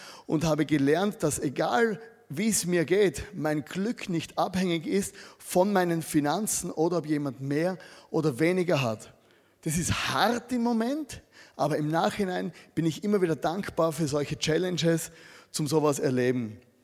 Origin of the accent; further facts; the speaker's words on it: Austria; Für uns als Österreicher